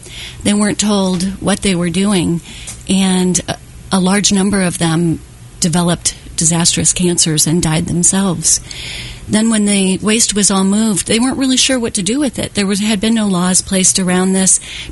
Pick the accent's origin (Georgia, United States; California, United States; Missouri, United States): Missouri, United States; Florissant; And the radioactive waste went all through my hometown. And as I grew up, I had four sisters in my family.